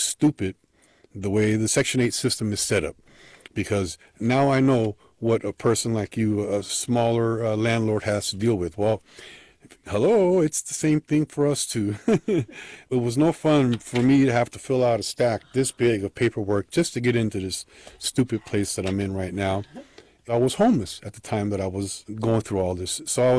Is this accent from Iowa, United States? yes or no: no; San Francisco, California, United States; born and raised in San Francisco. I'm 62 years old, journeyman union carpenter, retired.